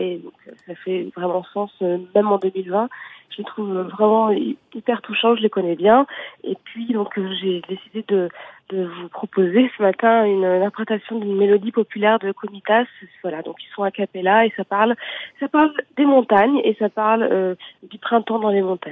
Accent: France; je suis française, donc je n'ai pas rien connu, j'ai pas connu de guerre

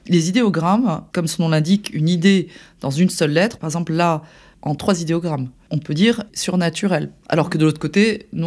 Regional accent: France; born there; Mes deux parents sont japonais, mais je suis née en France.

